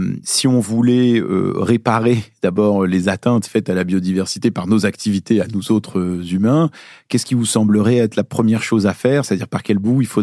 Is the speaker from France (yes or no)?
yes; Lyon, Auvergne-Rhône-Alpes, France; moi je me rappelle, j'ai grandi à Lyon.